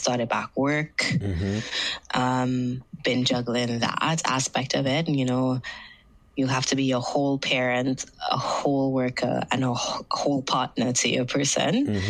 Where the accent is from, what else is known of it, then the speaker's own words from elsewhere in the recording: Trinidad & Tobago; I come from Trinidad and Tobago, so we're predominantly Black country. So I have grown up seeing Black love